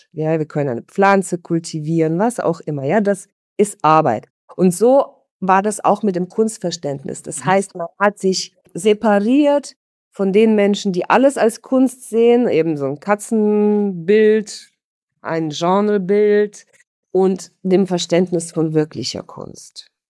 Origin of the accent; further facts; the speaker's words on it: Saint Petersburg, Russia; German is a second language; moved away; Ich bin in St. Petersburg groß geworden. Also ich habe meine Kindheit in St. Petersburg verbracht und ich bin in eine Akademikerfamilie reingeboren